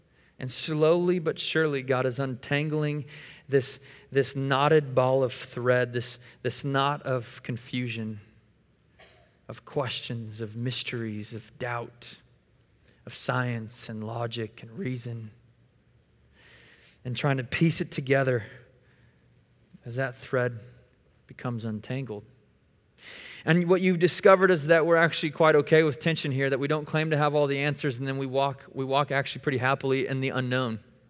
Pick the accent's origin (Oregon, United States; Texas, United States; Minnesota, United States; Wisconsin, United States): Oregon, United States; now in Tennessee, United States; Like, I'm from Oregon, so moving to Tennessee where people were actually nice was kind of a, I had to ease into that, right?